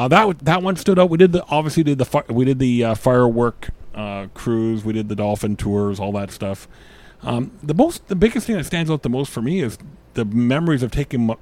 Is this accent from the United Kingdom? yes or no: no; Ontario, Canada; also born or lived in Western Canada; Cause I lived in Western Canada. I grew up in Ontario, but I never spent a lot of time out east